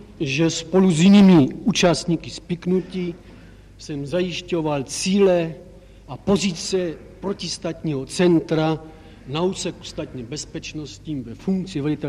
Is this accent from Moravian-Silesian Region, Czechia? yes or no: yes; Svinov, Moravian-Silesian Region, Czechia; born there; now in Prague, Czechia; Ve Svínově.